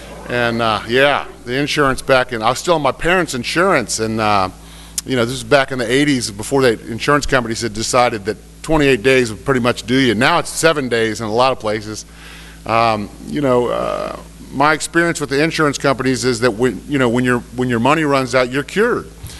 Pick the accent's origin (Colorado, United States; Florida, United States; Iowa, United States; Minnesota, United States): Florida, United States; Tampa; So I'm from Tampa, Florida. I grew up in South Tampa. I come from a good family, an alcoholic family